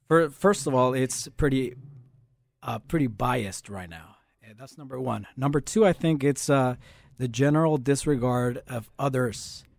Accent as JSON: {"language": "English", "country": "Nicaragua", "moved": "as an adult", "lives_now": "Manchester, United Kingdom", "said": "I'm from Nicaragua. That's in Latin America, Central America. And I'm 29 years old. I'm studying a master's in public policy and management here at Manchester University."}